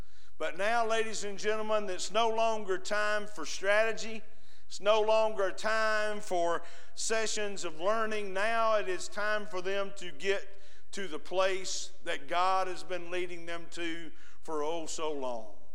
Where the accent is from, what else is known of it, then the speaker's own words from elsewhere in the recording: United States; return to Cleburne County, I used the same excuses. There's no way anybody will listen to me. It's my hometown. It's where I grew up.